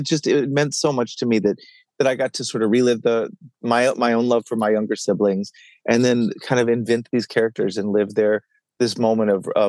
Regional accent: Dallas, Texas, United States; I grew up in Dallas, and I'm the oldest of three kids.

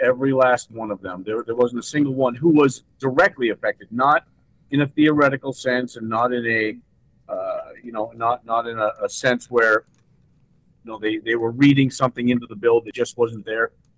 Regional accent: Portland, Maine, United States; also born or lived in Sioux Falls; I was born in Portland, Maine. I grew up in Portland, Maine.

